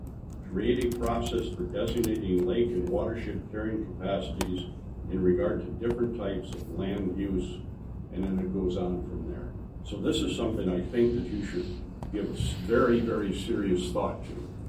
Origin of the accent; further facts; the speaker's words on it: Detroit Lakes, Minnesota, United States; I'm from Detroit Lakes in Moorhead.